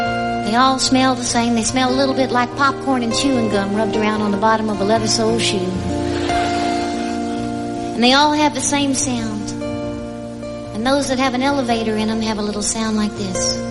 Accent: Austin, Texas, United States; As a young girl growing up in Austin, Texas, there was a very special building down at 6th and Congress Avenue.

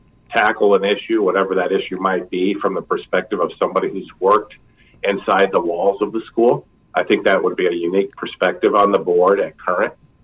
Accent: Indianola, Iowa, United States; I grew up in Indianola, Iowa

